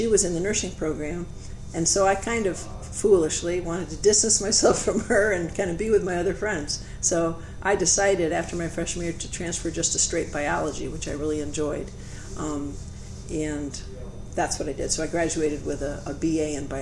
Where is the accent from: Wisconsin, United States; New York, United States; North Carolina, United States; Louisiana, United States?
New York, United States; Schenevus; Yes, I grew up in Skenivis, New York, which is in Otsego County, and my parents moved there. So I was born in 1954, and my parents moved there when I was 4 months old from Duanesburg.